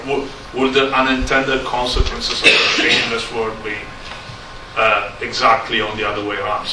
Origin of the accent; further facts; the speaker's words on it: Italy; So I'm coming from Italy, and there the issue is, if people cheat on taxes, do they feel ashamed or not?